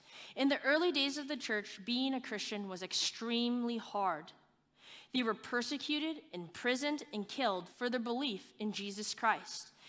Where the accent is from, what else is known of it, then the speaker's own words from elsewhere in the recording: St. Paul, Minnesota, United States; So I grew up in St. Paul, Minnesota, and I graduated from the University of Wisconsin-Madison, majoring in economics.